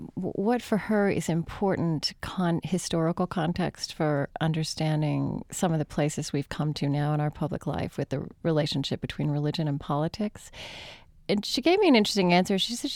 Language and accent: English; Oklahoma, United States; I grew up in Oklahoma, and I say that, you know, many Oklahoma Democrats were much more conservative than Massachusetts Republicans.